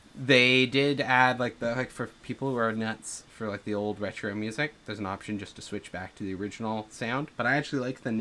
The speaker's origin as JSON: {"language": "English", "country": "Canada", "said": "I paid like $100 for it because I'm Canadian, so our prices are slightly different."}